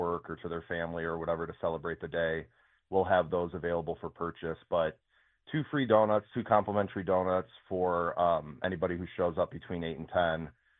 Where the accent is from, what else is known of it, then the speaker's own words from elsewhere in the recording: Detroit, Michigan, United States; like so many Detroiters, I grew up on Dutch Girl.